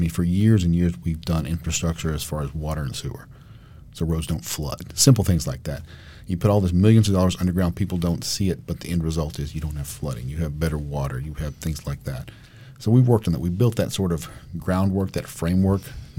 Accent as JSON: {"language": "English", "town": "Saginaw", "region": "Michigan", "country": "United States", "tie": "born or raised there", "said": "I grew up in Saginaw."}